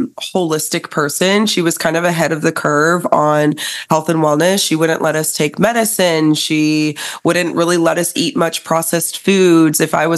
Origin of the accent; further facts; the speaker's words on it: Warrensburg, Missouri, United States; also born or lived in South America / San Diego, United States; I'm from the Midwest. I grew up in Missouri. I grew up in a small town in Missouri called Warrensburg, Missouri originally. I was like born in South America. I lived in San Diego as a child.